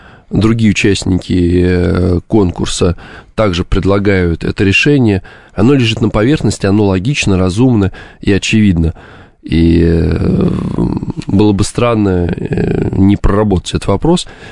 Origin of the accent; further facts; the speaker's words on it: Moscow, Russia; Вырос я в Хамовниках.